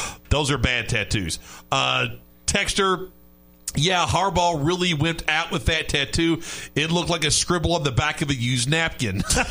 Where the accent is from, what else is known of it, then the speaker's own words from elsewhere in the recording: Louisville, Kentucky, United States; So, of course, I'm from Louisville.